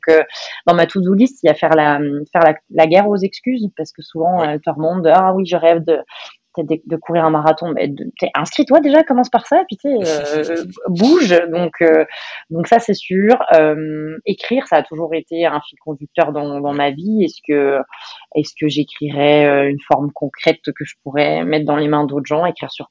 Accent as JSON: {"language": "French", "country": "France", "moved": "yes", "said": "je la regarde de loin, la France, et ça reste que je l'aimerais toujours parce que ma famille et mes racines y sont."}